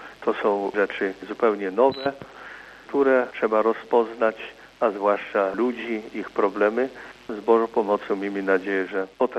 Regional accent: Lesser Poland, Poland; pochodzę z diecezji tarnowskiej.

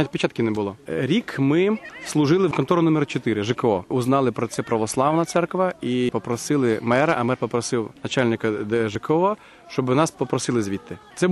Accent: Russia; а я все життя прожив в Росії.

